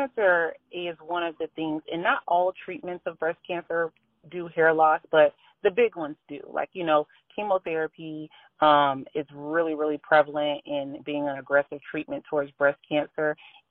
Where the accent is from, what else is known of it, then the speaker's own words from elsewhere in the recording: St. Petersburg, Florida, United States; Born and raised in St. Petersburg. I was born and raised in St. Petersburg. I went to Gulfport Elementary. I went to Boca City High School. I went to South Central. I love it here.